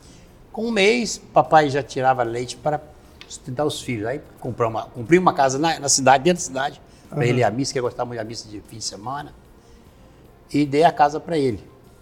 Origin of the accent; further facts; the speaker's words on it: Rio Espera, Minas Gerais, Brazil; Essa cidade pequenininha chamada Rio Espera, perto de Conselheiro Lafayette.